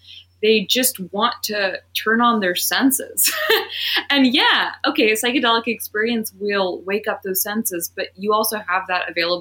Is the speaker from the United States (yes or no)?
yes; New York, United States; I mean, I grew up in the Hudson Valley.